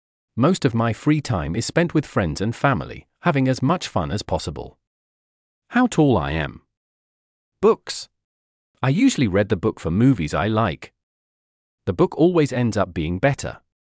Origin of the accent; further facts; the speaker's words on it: California, United States; Even though I was brought up in the Bay Area, I feel like there is still a lot to discover here.